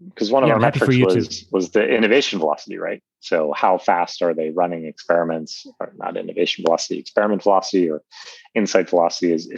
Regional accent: New York City, New York, United States; I'm a New Yorker and I don't even know, right?

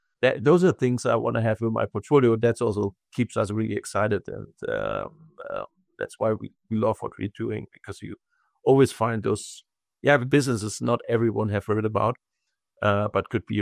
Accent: Germany; I'm from Germany.

